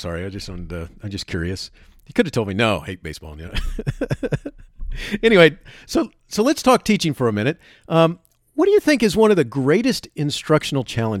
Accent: Florida, United States; growing up in Florida at the time in the early 70s, this is how I became a Braves fan or a Cubs fan

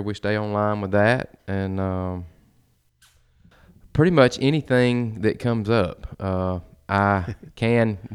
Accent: Jesup, Georgia, United States; I grew up in, I'm from Wayne County, grew up in Jessup, Georgia, and that is the timber basket of the South.

